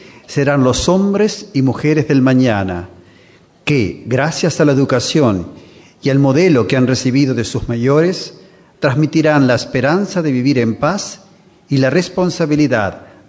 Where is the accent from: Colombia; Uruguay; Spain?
Uruguay; moved away; also born or lived in Palestine / Israel / Lebanon / Iraq; Creo que se siente de mi acento que soy del Uruguay, no soy español. Pero he vivido mis últimos 30 años en los países árabes de Oriente Medio.